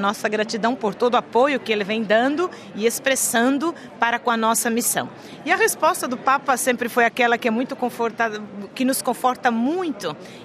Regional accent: Brazil; Quando eu dizia que eu era superiora geral, mas brasileira

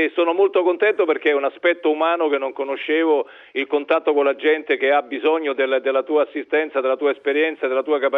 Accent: Rome, Lazio, Italy; io sono romano e vengo da Roma, abito a Roma, ho ancora una casa a Roma

